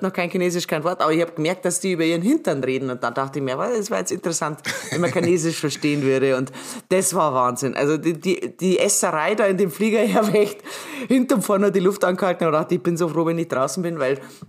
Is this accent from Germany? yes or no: yes; Munich, Bavaria, Germany; bei uns in München